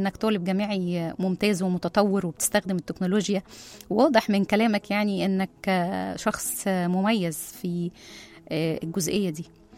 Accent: Egypt; إحنا كمجتمع مصري قريبين قوي من ربنا

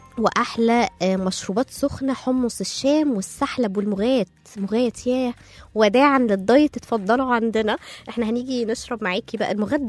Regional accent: Egypt; احنا الشتاء عندنا في مصر حلو يعني، مش وحش على فكرة

